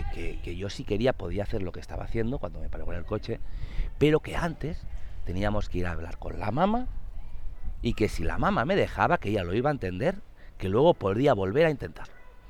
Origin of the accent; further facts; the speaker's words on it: Barcelona, Catalonia, Spain; born there; Yo nací en Barcelona, en el Hospital San Pau.